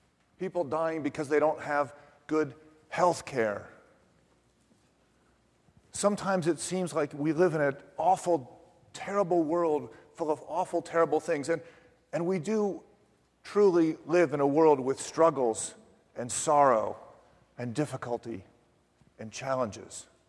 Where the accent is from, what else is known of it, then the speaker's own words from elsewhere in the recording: Cincinnati, Ohio, United States; I woke up at my hometown of Cincinnati, and it was 38 degrees.